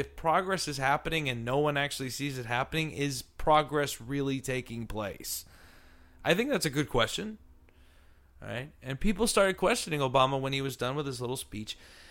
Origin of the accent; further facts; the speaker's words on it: California, United States; since I come from California, we're going to pick California first.